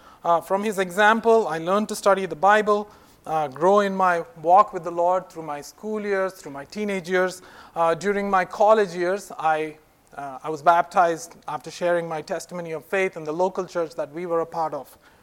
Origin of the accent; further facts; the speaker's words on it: India; I was raised in India to parents who were born again Christians.